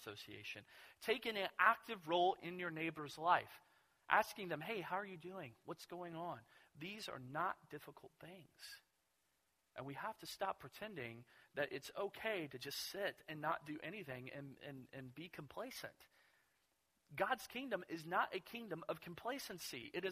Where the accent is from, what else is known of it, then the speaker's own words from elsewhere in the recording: Kentucky, United States; And I was offended because I'm from Kentucky.